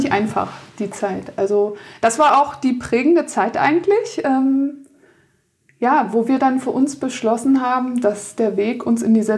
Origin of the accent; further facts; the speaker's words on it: Berlin, Germany; mich zieht es irgendwie dann doch wieder zurück in meine Heimat nach Berlin.